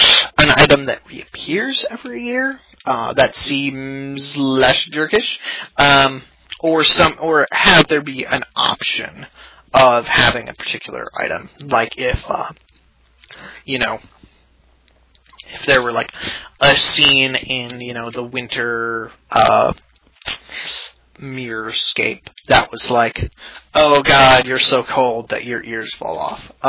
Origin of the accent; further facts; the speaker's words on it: Wisconsin, United States; Can anyone tell that I grew up in Wisconsin, by the way? Because I totally can.